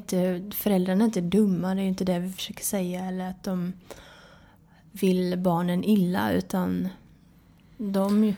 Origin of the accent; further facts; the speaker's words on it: Poland; now in Sweden; eftersom jag och mamma, vi är från Polen, så många saker var ju nya för henne.